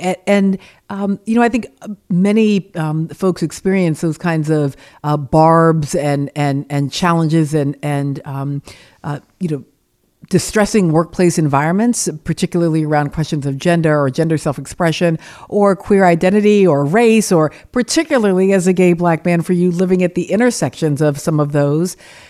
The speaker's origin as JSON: {"language": "English", "region": "the South", "country": "United States", "said": "And as a Southerner, respectfully, the South is particularly egregious"}